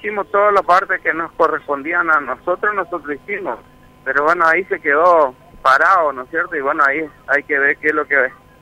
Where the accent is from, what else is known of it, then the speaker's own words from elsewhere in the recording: Paraíso, Misiones, Argentina; yo soy de Paraíso, y me acuerdo cuando había 10 casas y hoy hay 1000 casas